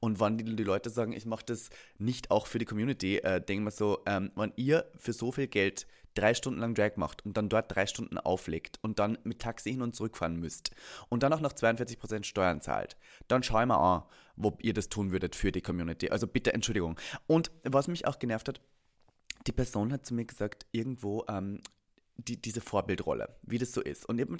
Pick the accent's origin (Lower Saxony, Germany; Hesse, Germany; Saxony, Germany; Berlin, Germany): Berlin, Germany; Also ich bin groß geworden in Berlin als queere Person